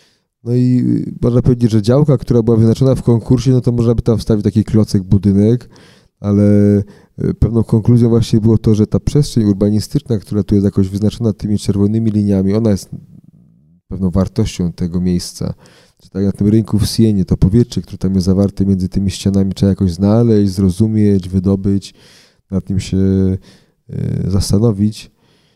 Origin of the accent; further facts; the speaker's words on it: Silesian Voivodeship, Poland; No i mówimy, że jakże my ze Śląska, no to czarny węgiel, czarny budynek, nie?